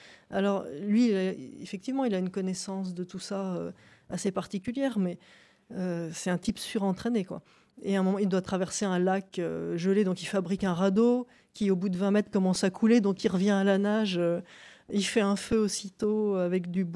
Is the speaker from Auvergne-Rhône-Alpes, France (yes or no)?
no; Paris, Île-de-France, France; je suis vraiment une fille de nature. C'est-à-dire que j'ai été élevée à Paris, mais en étant dès l'enfance, dès que c'était possible, tous les week-ends à la campagne.